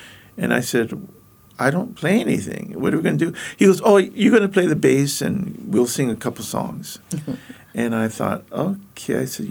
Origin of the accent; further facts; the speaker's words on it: Hawaii, United States; I didn't wear shoes a lot. I lived growing up in Hawaii.